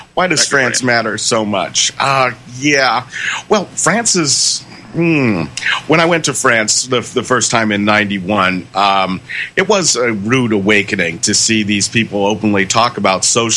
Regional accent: United States; And it was wonderful as an American, you know, walking around going, wow, this is crazy.

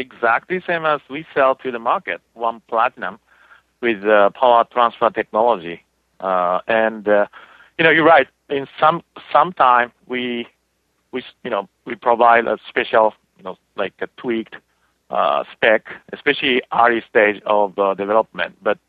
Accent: Japan; English is a second language; You know, as you know, my accent, I'm from Japan

